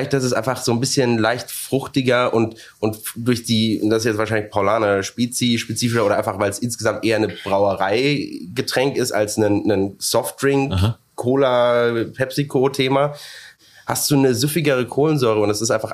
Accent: Frankfurt, Hesse, Germany; also born or lived in Würzburg; Ich bin zwar in Würzburg geboren, aber tatsächlich aufgewachsen in Frankfurt. Daher, ich habe viel Zeit bei meiner Oma verbracht und ich spüre schon auch eine fränkische Identität in mir, weil halt eben auch meine beiden Eltern aus Würzburg kommen

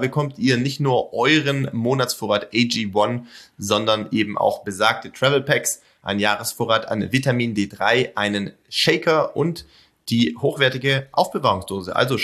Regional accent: Kirchheim unter Teck, Baden-Württemberg, Germany; nicht so weit weg von Kirchheim, wo ich herkomme.

